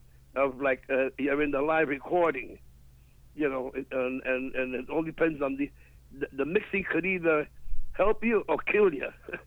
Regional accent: Bronx, New York, United States; also born or lived in Manhattan; because I was raised in the Bronx. I'm born in Manhattan at 110th Street, 112th Street, and between Madison and Park

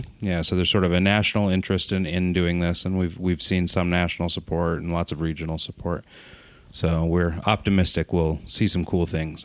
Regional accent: Pocatello, Idaho, United States; now in Salt Lake City, United States; We are sort of born and raised in Idaho, state of Idaho, a city called Pocatello. And 4 years ago, we moved down to Salt Lake.

